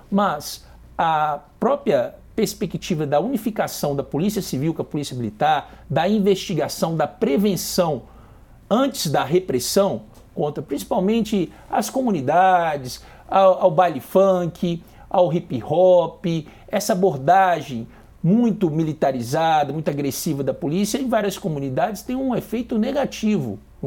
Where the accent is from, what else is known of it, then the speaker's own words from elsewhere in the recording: Divinópolis, Minas Gerais, Brazil; Sou lá de Divinópolis